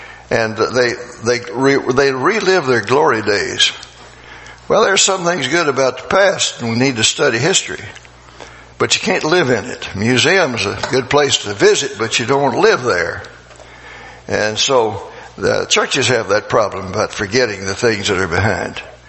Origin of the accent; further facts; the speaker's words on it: Virginia, United States; In the wintertime where I grew up in Virginia, it'd get cold enough upstairs where we lived that we didn't have central heat or air.